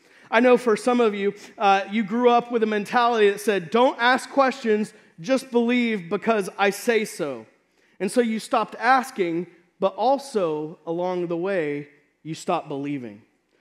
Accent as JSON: {"language": "English", "region": "Texas", "country": "United States", "tie": "born or raised there", "said": "Now, some of you guys know I have a twin sister, and I grew up in Texas."}